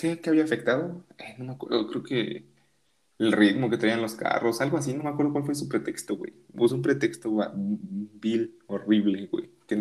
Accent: Mexico; somos mexicanos y lo queremos, güey

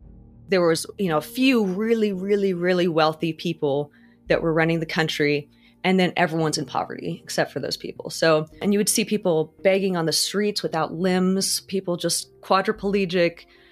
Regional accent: Jakarta, Indonesia; I grew up in Jakarta in Indonesia.

